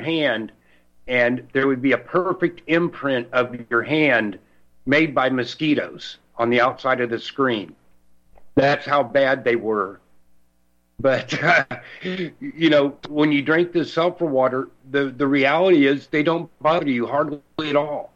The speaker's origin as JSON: {"language": "English", "town": "Merritt Island", "region": "Florida", "country": "United States", "tie": "born or raised there", "said": "when I grew up in Florida, Don, first, I'd say 8 years of my life, they didn't have county water on Merritt Island where I live."}